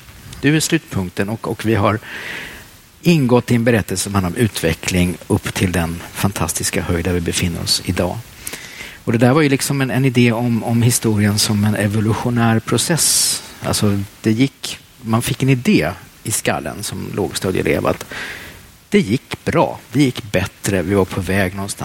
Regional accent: Västervik, Kalmar County, Sweden; i den stad där jag växte upp, Västervik, en liten stad på östkusten

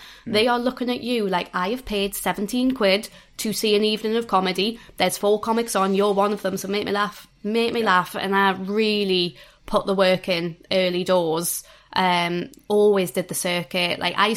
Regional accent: Newcastle, North East England, United Kingdom; I am from Newcastle

